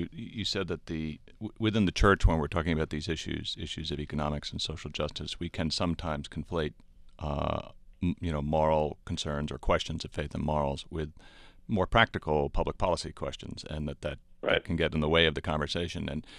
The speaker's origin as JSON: {"language": "English", "region": "Massachusetts", "country": "United States", "tie": "born or raised there", "said": "And I remember I grew up in Massachusetts politics"}